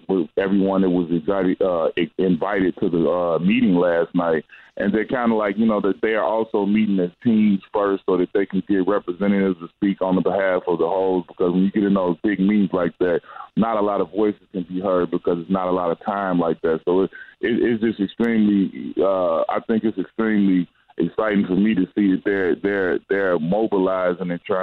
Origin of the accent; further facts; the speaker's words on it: Chicago, Illinois, United States; the way that I grew up in Chicago, it's not, you don't always have that choice.